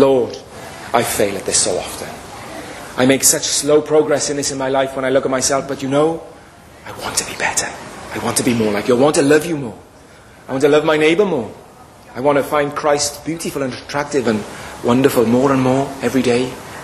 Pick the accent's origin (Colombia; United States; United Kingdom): United Kingdom; Wales; born there; I'm not even English. I didn't even qualify to play for them. I was born in Wales, and my parents are Welsh. I haven't spent any time living in England